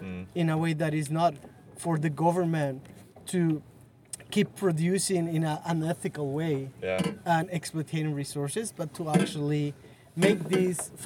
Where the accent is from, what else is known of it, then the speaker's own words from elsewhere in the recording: Peru; Yeah, I'm from Peru.